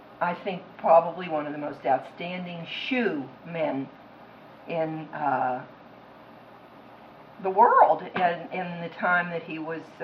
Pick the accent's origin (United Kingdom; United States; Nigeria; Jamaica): United States; Pittsburgh, Pennsylvania; And I'm an only child. Yes, I grew up in Pittsburgh. I'm an only child.